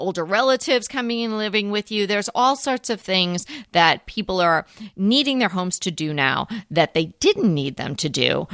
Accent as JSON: {"language": "English", "region": "East Coast", "country": "United States", "tie": "born or raised there", "said": "I had never heard that phrase before growing up on the East Coast."}